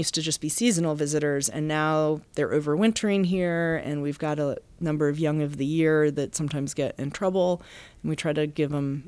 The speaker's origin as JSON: {"language": "English", "region": "Massachusetts", "country": "United States", "lives_now": "Baltimore, United States", "said": "I'm from Massachusetts, so I hadn't spent much time here."}